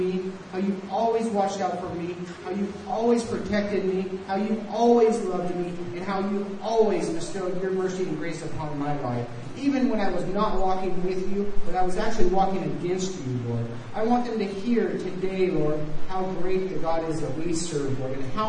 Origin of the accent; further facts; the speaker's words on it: United States; So as you know, I am from the States.